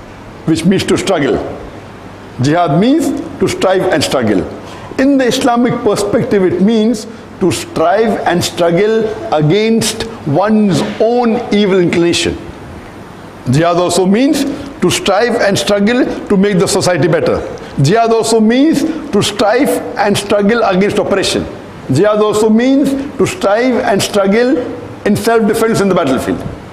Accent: India; For example, I come from India

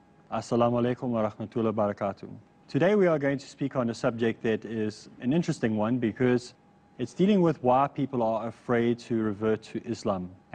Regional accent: South Africa; Well, I come from South Africa and we don't really have a culture. We're a multicultural society.

